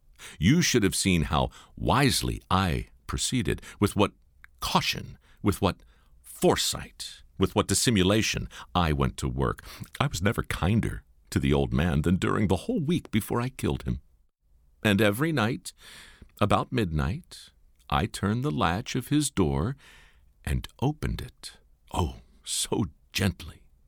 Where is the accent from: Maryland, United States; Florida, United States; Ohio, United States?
Maryland, United States; Baltimore; moved to my hometown in Baltimore